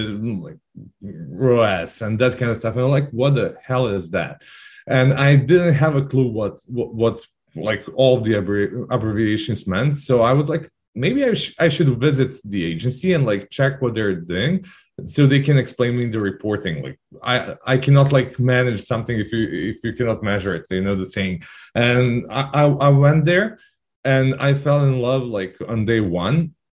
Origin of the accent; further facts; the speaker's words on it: Belgrade, Serbia; I'm from Belgrade, Serbia